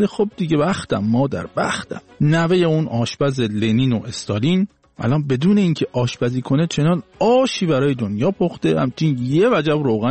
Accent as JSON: {"language": "Persian", "town": "Shiraz", "region": "Fars", "country": "Iran", "tie": "born there", "said": "و متولد شیرازم هستم"}